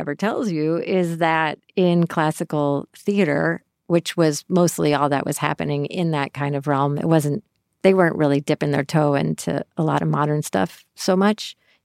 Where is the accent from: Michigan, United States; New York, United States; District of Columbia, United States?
New York, United States; Syracuse; I grew up in Syracuse, New York.